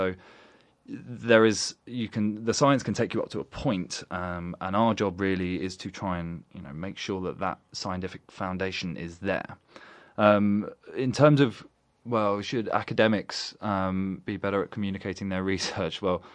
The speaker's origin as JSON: {"language": "English", "region": "London", "country": "United Kingdom", "tie": "born or raised there", "said": "this one really is a shout-out to London. This is my hometown."}